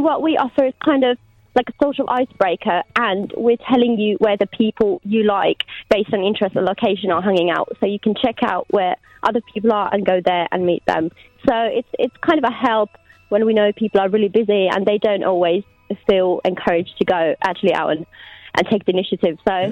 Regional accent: Finland; I'm from Finland, so northern

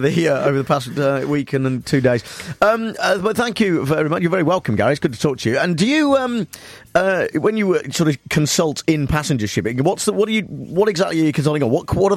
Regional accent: United Kingdom; We wouldn't have it any other way, being British, goddammit.

